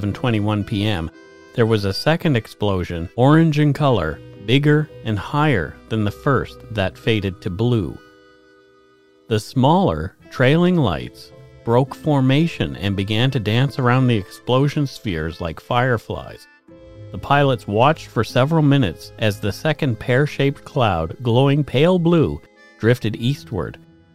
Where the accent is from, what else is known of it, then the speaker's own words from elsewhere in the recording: Nova Scotia, Canada; As I grew up on Nova Scotia's South Shore, I am familiar with this story, and people around Bridgewater even claim to have had sightings that night.